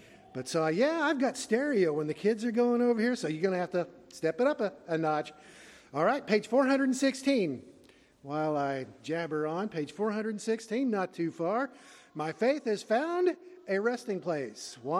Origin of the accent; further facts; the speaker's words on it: Missouri, United States; now in Maryland, United States; just like growing up in Missouri, they used to say, just wait a few minutes and the weather will change. It's about the same way out here in Maryland.